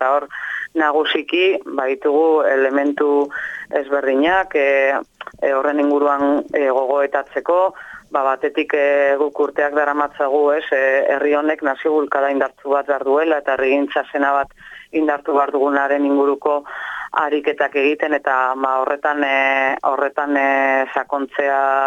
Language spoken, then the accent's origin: Basque; Salvatierra, Basque Country, Spain; ekainaren 21-22 agurainen, nire herrian